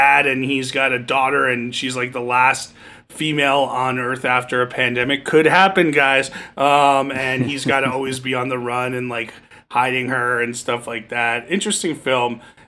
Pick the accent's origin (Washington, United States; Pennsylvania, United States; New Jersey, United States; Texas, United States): New Jersey, United States; I'm from Jersey